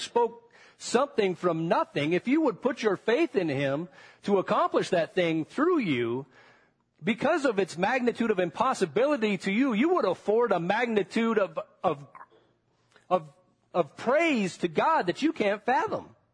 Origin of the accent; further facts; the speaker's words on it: United States; As an American, I think that's how we live to a large degree.